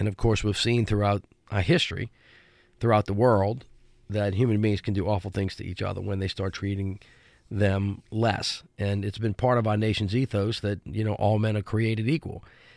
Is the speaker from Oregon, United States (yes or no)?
no; New Orleans, Louisiana, United States; born there; besides just being a proud Southerner, I was born in New Orleans in 1960 into a really big family.